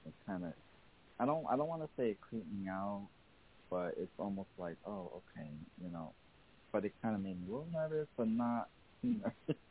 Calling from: Connecticut, United States; Oh, I'm calling from Connecticut.

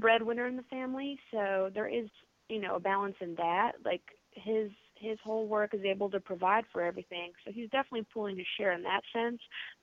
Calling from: Bentonville, Arkansas, United States; I'm calling from Bentonville, Arkansas.

